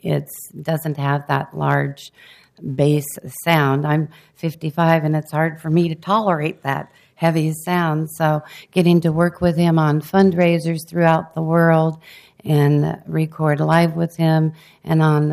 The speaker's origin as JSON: {"language": "English", "town": "Lake Oswego", "region": "Oregon", "country": "United States", "tie": "born or raised there", "said": "I wrote a song when I was 14, growing up in Lake Oswego"}